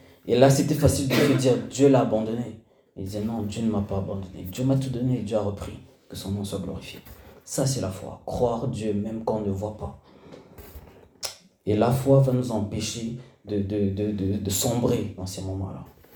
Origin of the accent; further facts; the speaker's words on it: Cameroon; moved away as an adult; Moi, j'ai grandi au Cameroun, et une chose qui m'a choqué quand je suis venu pour mes études